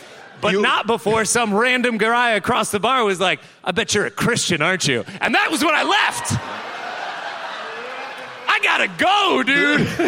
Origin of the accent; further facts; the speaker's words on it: Chicago, Illinois, United States; I'm from Chicago. Fuck you, Baltimore.